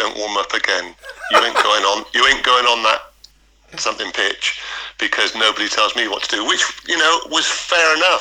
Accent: Bristol, South West England, United Kingdom; obviously I live in Bristol, I'm from Bristol, I've come back to Bristol for my children to grow up

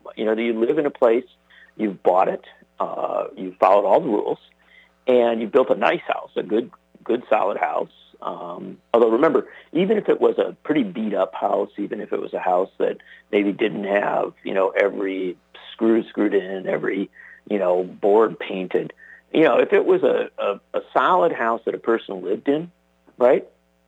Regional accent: Union Grove, Wisconsin, United States; Remember, I grew up down there in the Union Grove area. My mother lives in Burlington.

